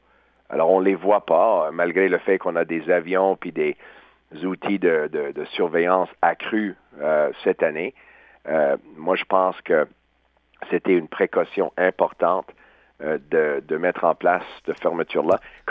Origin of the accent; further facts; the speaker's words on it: New Brunswick, Canada; Moi, je vois ça chez moi au Nouveau-Brunswick.